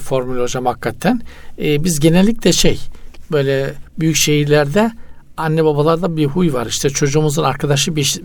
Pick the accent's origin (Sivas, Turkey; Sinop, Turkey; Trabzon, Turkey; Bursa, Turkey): Trabzon, Turkey; Yani bizim köyün dışında kimse yok. Bayzan. İki tane bayzan var. Trabzon. Bir de hemen aksanımız da belli oluyor.